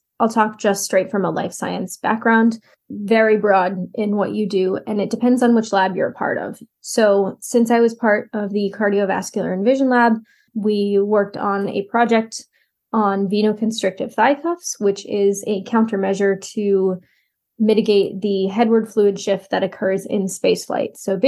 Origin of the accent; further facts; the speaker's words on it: Boston, Massachusetts, United States; I grew up in Boston, so we had like WGBH and everything.